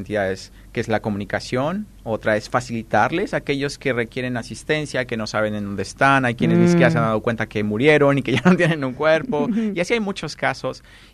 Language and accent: Spanish; Mexico; Yo soy de México, y la creencia de la magia negra es muy fuerte todavía.